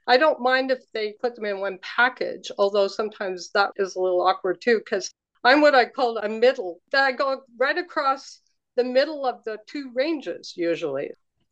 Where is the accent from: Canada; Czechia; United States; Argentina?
Canada; but apparently people think I'm from California sometimes, but you know, it's Canada.